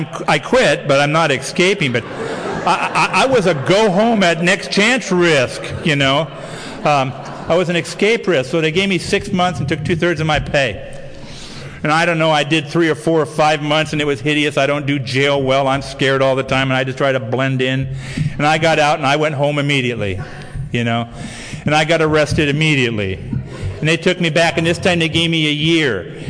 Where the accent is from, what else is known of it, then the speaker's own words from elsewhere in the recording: Downey, California, United States; And they took me to Fort MacArthur, which was in San Pedro. I'm from Downey in San Pedro.